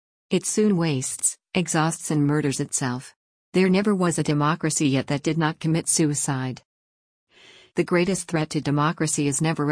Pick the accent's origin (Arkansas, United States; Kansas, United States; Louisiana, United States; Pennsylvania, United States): Pennsylvania, United States; Philadelphia; Growing up in Philadelphia, where our democracy was born, and raised in an immigrant family, I was often brought to visit the historic sites.